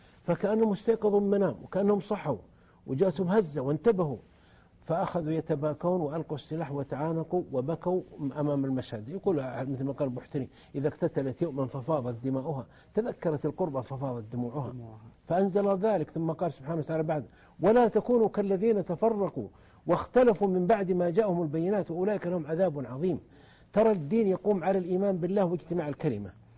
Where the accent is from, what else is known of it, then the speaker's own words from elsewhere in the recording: Saudi Arabia; نحن في السعودية مجتمع قبلي